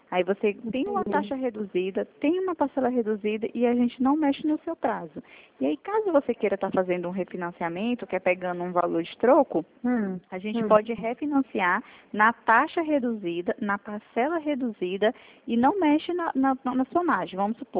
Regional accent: Brasília, Federal District, Brazil; Ah, eu sou de Brasília mesmo.

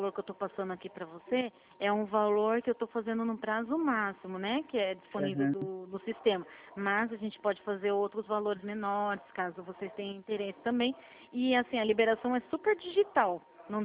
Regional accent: Atibaia, São Paulo, Brazil; eu sou aqui da Atibaia.

